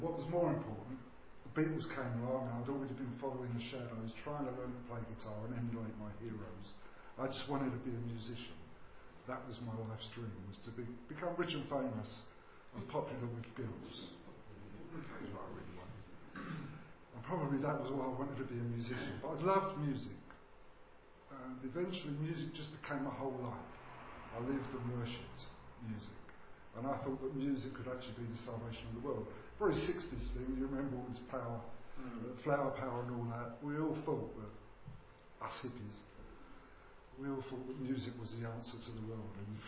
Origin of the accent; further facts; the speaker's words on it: Bethnal Green, London, United Kingdom; also born or lived in Islington; So I was born March 21st, 1950. In Islington. I was brought up in Bethnal Green in London. My dad was a Catholic, not a practicing Catholic, and my mum was Church of England, and I was christened